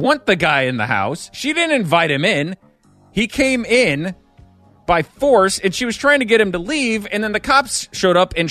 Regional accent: St. Louis, Missouri, United States; but I'm from St. Louis and I know the area pretty well.

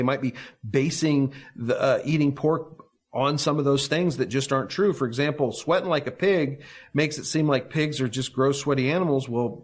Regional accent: Kansas City, Kansas, United States; You know, I grew up in western Kansas City, the most rural part of Kansas City, and I wanted a job as a kid.

